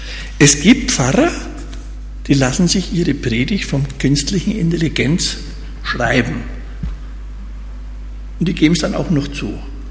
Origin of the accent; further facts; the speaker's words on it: Hof, Bavaria, Germany; In meiner Heimatstadt Hof, da fährt dauernd so ein komisches Auto rum, ohne Fahrer.